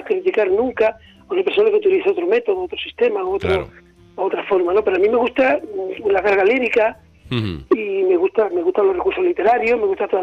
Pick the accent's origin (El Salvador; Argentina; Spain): Spain; Chiclana de la Frontera, Andalusia; now in San Fernando, Spain; yo no soy de aquí, yo soy de Chiclana, y los 10 años que llevo viviendo en San Fernando